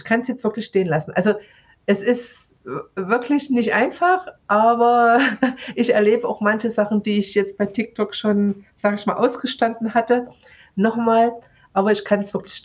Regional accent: East Germany, Germany; Ich bin ja im Osten Deutschlands aufgewachsen und da gibt es nochmal so Besonderheiten

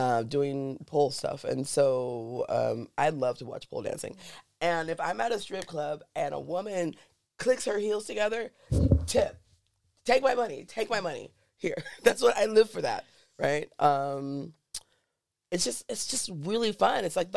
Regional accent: Los Angeles, California, United States; Well, I'm from California. I'm from LA.

